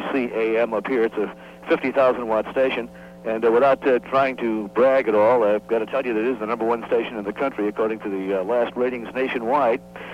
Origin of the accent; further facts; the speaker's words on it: Rhode Island, United States; New England, which is, after all, my original home area, because I grew up in Rhode Island, of course.